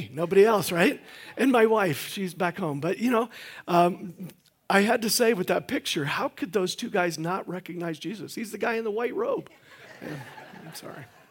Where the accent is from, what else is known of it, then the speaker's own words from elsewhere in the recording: Illinois, United States; now in Iowa, United States; I come from East Central Illinois. I've been in Iowa for the last 28 years.